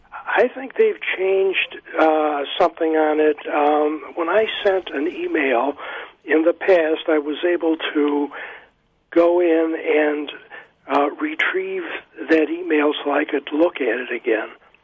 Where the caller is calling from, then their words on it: Rochester, United States; Rochester.